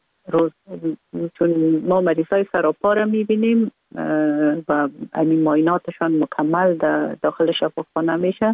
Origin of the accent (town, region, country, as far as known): Kabul, Afghanistan; born or raised there